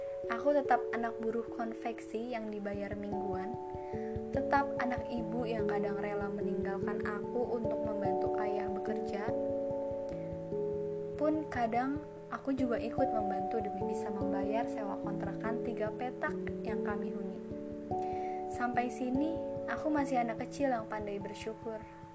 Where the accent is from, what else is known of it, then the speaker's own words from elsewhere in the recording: Jakarta, Indonesia; born there; Aku lahir di Jakarta 25 Agustus 2000. Dan sekarang aku tinggal di daerah ibu kota Jakarta.